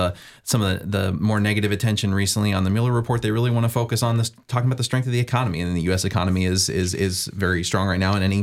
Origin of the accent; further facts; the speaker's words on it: Iowa, United States; So my home state of Iowa is just getting bombarded right now by by Democratic